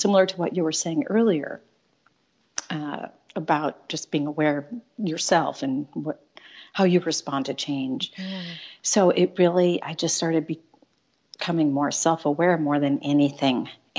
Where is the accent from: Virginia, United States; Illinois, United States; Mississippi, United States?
Illinois, United States; Chicago; Which created an opportunity for me to move to back home to Chicago, which is my hometown, and kind of get back to my roots